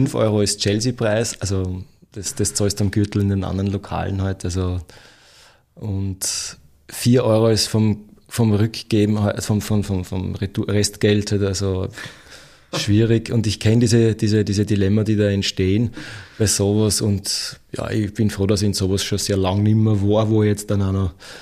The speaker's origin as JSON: {"language": "German", "country": "Austria", "said": "Da braucht man als Österreicher"}